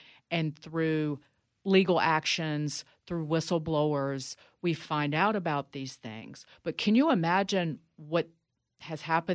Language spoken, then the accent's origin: English; Brookneal, Virginia, United States; Well, he's buried in Brookneal, Virginia, and my hometown.